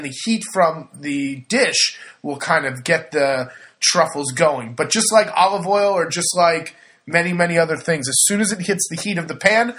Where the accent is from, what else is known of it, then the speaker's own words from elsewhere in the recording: California, United States; I'm from California. You don't prepare for winter.